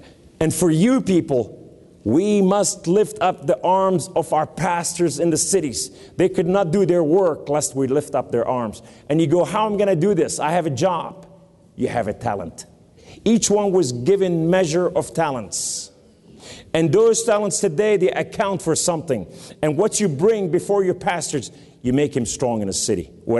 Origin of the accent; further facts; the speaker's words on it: New York, United States; accent: New York; Excuse my New York accent.